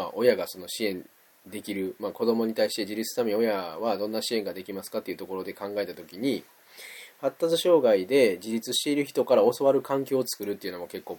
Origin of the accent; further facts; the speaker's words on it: Osaka, Japan; 僕大阪なんですけど、